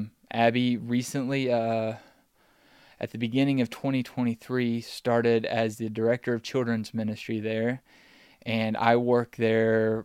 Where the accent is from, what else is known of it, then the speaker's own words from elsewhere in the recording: Grayson, Kentucky, United States; Most people know the big town that's near us is called Ashland. So I'm from a little town just next to it called Grayson.